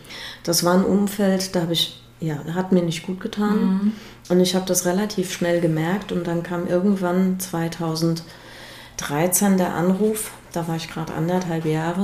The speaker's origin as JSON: {"language": "German", "town": "Appenheim", "region": "Rhineland-Palatinate", "country": "Germany", "tie": "born or raised there"}